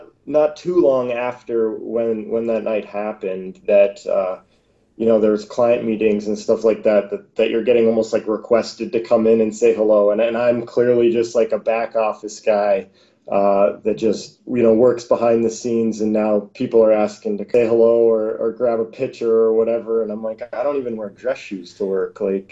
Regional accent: Sarnia, Ontario, Canada; So I grew up in Sarnia, Ontario. We had you know, a solid hockey programs there.

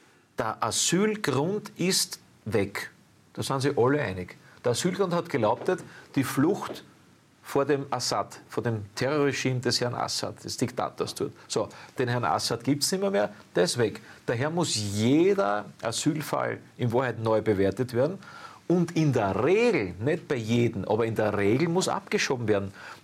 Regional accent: Austria; Und da bist du als Österreicher im eigenen Land mittlerweile Bürger zweiter Klasse.

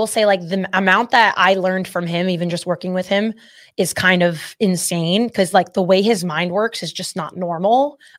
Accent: New Jersey, United States; because I'm from New Jersey and that's how we all are.

